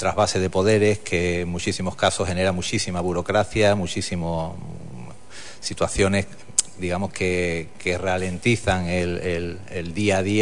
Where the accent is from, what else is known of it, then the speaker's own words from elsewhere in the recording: Huelva, Andalusia, Spain; todos los responsables deportivos del club somos onubenses